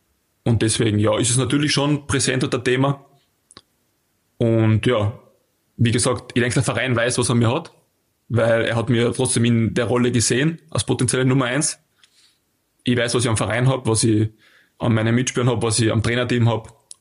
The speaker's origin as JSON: {"language": "German", "country": "Austria", "said": "für mich als Österreicher nicht selbstverständlich. So, ich wohne in Klagenfurt"}